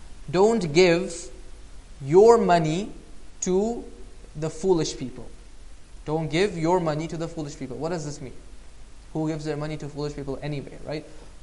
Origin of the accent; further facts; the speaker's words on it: Pakistan; moved away; Even when I was growing up in Pakistan, it was not uncommon.